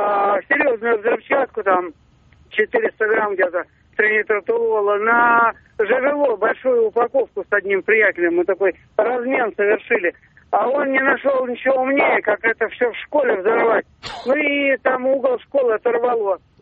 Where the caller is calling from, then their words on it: Toronto, Ontario, Canada; Из Торонто.